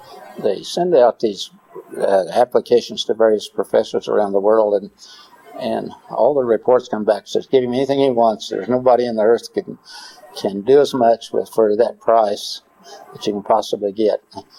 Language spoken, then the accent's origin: English; Arkansas City, Kansas, United States; In Ark City, and then I went to junior college there.